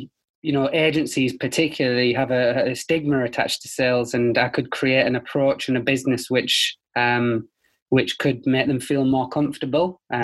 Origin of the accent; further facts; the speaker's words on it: Middlesbrough, North East England, United Kingdom; accent: northeast; I'm sure you can hear by the accent. I'm from the northeast, from Middlesbrough originally.